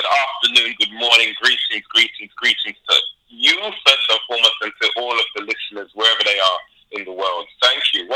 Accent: London, United Kingdom; where I was born in London, which is in the London Borough of Brent, so northwest London, that is my first experience of multiculturalism. So, you know, I grew up in a place called Kilburn, which had a strong African-Caribbean community and also a strong Irish community as well.

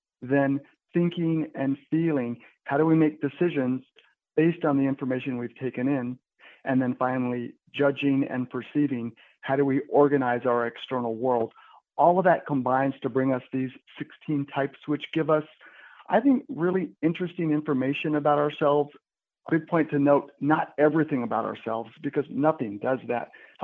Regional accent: United States; having this preference for introversion, and also I'm Mexican American and growing up in an environment that in many ways favors extroversion.

